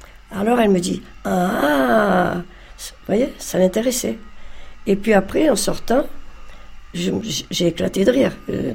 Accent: Algeria; je ne voulais pas dire que je venais d'Algérie.

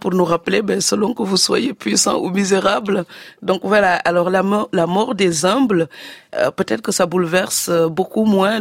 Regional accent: Senegal; born there; le Saloum, c'est la région où je suis né, au Sénégal.

